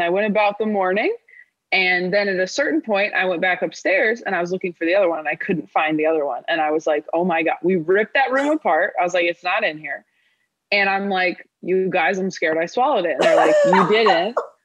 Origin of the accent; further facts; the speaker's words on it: California, United States; But we grew up in California.